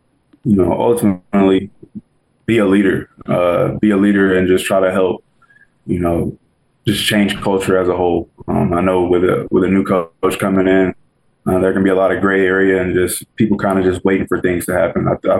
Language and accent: English; Port Arthur, Texas, United States; So I'm from, like I said earlier, I'm from Port Arthur, Texas, and I went to high school at Port Neches Groves High School.